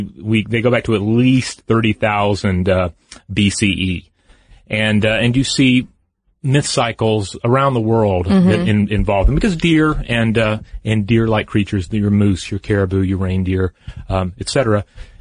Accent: American South, United States; Now, Julie, I grew up in the American South, so I have all these memories of rural individuals with their trucks.

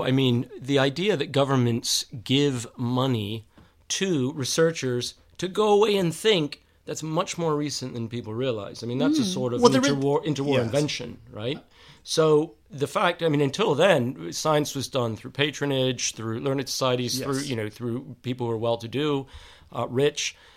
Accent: Texas, United States; moved away as an adult; I came here to study and ended up staying as a researcher. I'm from Texas.

